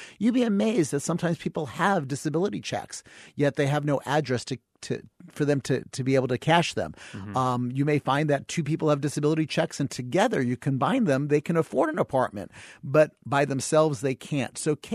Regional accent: Brooklyn, New York, United States; I'm from Brooklyn, so service on the hour is a good thing.

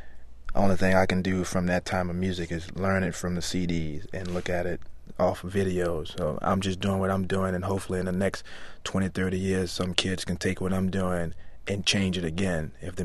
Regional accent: New Orleans, Louisiana, United States; I could put it in the jazz category because I play a horn and I come from New Orleans

